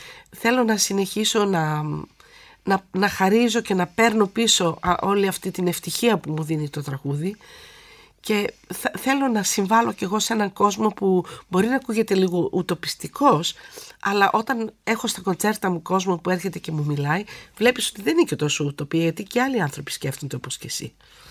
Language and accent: Greek; Veria, Central Macedonia, Greece; born there; αφού γεννήθηκα εγώ στη Βέρεια